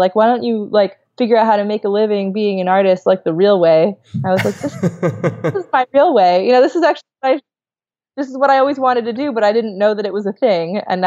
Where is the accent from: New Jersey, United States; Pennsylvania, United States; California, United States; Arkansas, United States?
Pennsylvania, United States; Scranton; from Scranton, and the heads of state, one of the heads of state, Jason Kernovich, is actually from my hometown